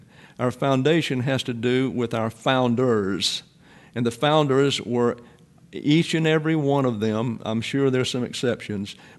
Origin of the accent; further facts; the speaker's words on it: the South, United States; I knew nothing about Catholicism because I'm from the South and didn't have many down there.